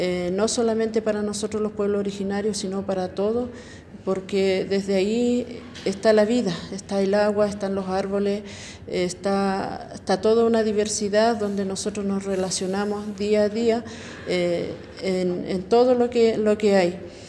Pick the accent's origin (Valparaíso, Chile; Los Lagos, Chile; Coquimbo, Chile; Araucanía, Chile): Araucanía, Chile; yo soy del territorio del Budi, soy lafkenche